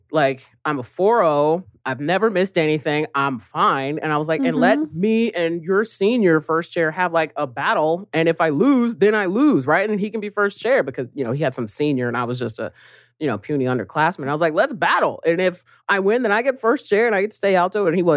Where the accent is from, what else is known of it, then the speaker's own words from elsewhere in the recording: Riverside, California, United States; growing up in Riverside, we were pretty much like the Cosbys, right? Like the only black family